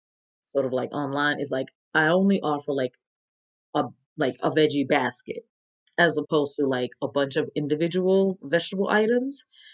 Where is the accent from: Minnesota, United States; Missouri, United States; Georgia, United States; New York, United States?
New York, United States; but a lot of cities up north, I'm from New York, were laid out like on this grid system and really like master planned.